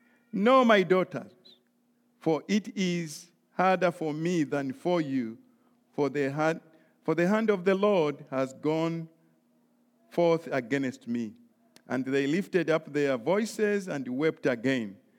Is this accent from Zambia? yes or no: yes; Zambia; English is a second language; As we are coming from Zambia and Africa, I was thinking the church has asked me to go and speak.